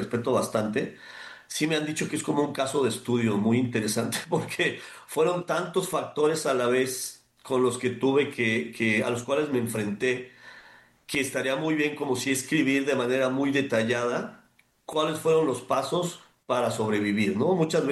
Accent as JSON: {"language": "Spanish", "country": "Mexico", "said": "nos tenemos que sentir muy afortunados como mexicanos de todos los sitios que tenemos aquí en México."}